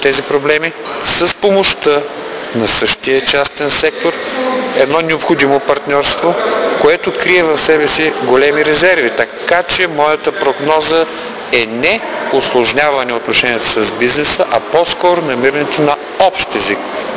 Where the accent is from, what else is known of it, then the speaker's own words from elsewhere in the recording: Varna, Varna Province, Bulgaria; Тук мога да добавя и личното си убеждение, че като варненец